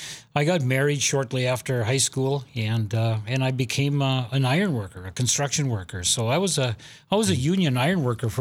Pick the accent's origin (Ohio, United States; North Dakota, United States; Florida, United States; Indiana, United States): North Dakota, United States; Dahlen; also born or lived in Fordville; I was born in northeastern North Dakota, a little town called Fordville, North Dakota. And I grew up on a farm about 12 miles from there near a little town called Dahlin, Nort